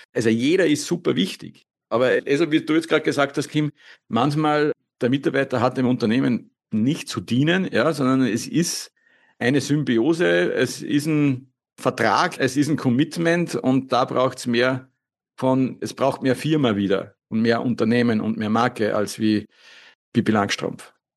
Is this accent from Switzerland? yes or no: no; Austria; wie man das bei uns in Österreich oder wie ich das so sage, ja, volle Kanne wird da getan und gemacht